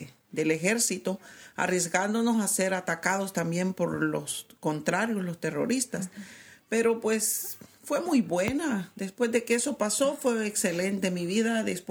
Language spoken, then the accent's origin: Spanish; El Salvador; moved away as an adult; now in United States; En El Salvador, Centroamérica.